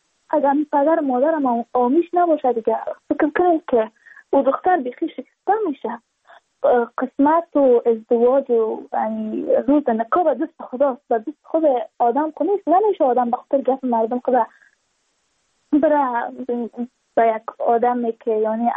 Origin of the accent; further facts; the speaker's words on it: Badakhshan, Afghanistan; چون ما از بدخشان هستیم